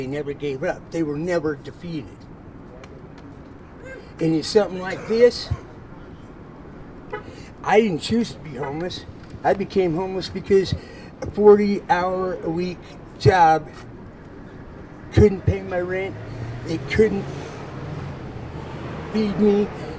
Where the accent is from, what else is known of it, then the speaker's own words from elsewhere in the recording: United States; I'm Navajo Indian, and I have a different approach on this whole deal.